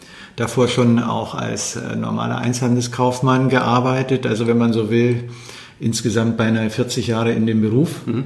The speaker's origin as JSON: {"language": "German", "region": "Bavaria", "country": "Germany", "moved": "as an adult", "lives_now": "Berlin, Germany", "said": "weil ich stamme nämlich ursprünglich aus dem Fränkischen, aus Oberfranken und bin dann aber 99 endgültig nach Berlin gekommen"}